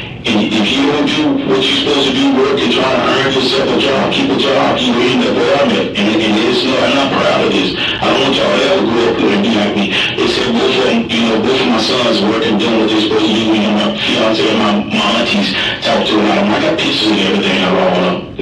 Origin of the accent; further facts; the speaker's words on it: Virginia, United States; now in Arizona, United States; I was coming from California, coming home to visit my people. This was in October. So I was trying to get back home to Virginia for the holidays and just ran out of money coming through here.